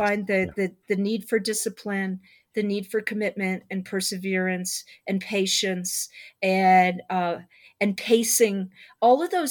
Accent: Scotland, United Kingdom; I'm from Scotland originally, as I said, and I've never done any racing in Scotland.

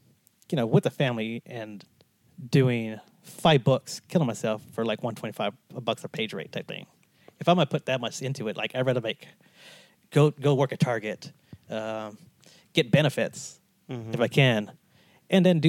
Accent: Texas, United States; You know, and you know, old bluegrass country because I grew up in Texas.

